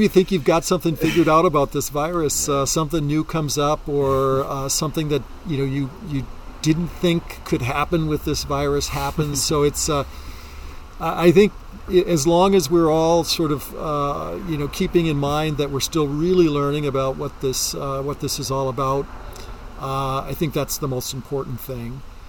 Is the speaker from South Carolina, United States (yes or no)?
no; Green Bay, Wisconsin, United States; I was a pretty sheltered kid growing up in Green Bay, Wisconsin